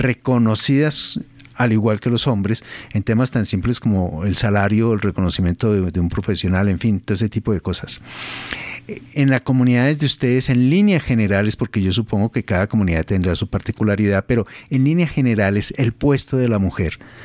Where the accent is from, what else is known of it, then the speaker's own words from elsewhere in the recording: Colombia; yo como colombiano, tener que reconocer el daño tan impresionante que se ha hecho a estas regiones.